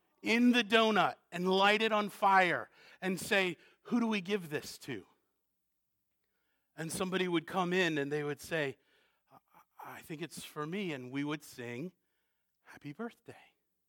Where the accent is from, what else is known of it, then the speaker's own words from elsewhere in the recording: New England, United States; now in Southern United States; I grew up in New England